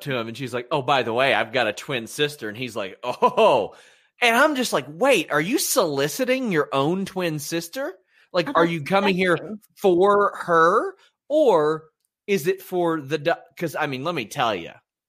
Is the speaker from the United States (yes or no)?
yes; Kentucky, United States; Well, I'm from Kentucky, so of course I'm going to have seen this video.